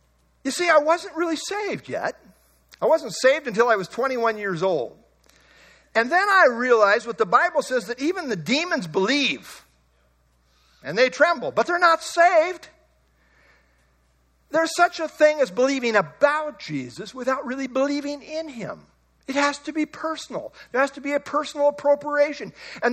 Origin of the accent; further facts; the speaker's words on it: Beemer, Nebraska, United States; And I grew up in the Beamer Mennonite Church, Beamer, Nebraska.